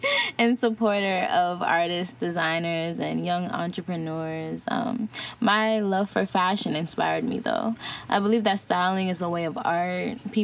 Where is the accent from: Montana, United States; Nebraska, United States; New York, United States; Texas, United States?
New York, United States; New York City; on Instagram. I'm 22 years old and I'm from New York City.